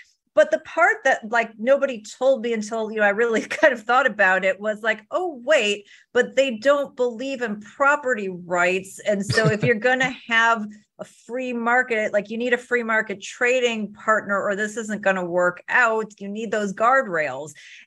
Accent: Chicago, Illinois, United States; So, you know, I'm from Chicago as well.

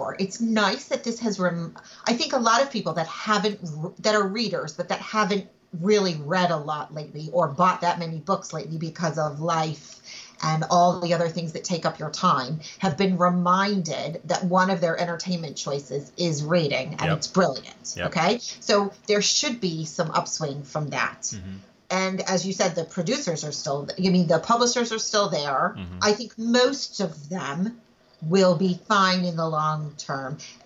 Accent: Ann Arbor, Michigan, United States; So I was not born in Michigan, but I grew up in Ann Arbor, Michigan.

